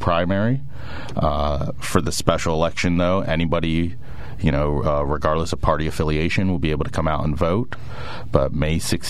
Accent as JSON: {"language": "English", "town": "Sunbury", "region": "Pennsylvania", "country": "United States", "tie": "born or raised there", "said": "I'm a Shikellamy graduate, born and raised in Sunbury, still today. Me and my wife, Shannon, raise our three daughters in Sunbury."}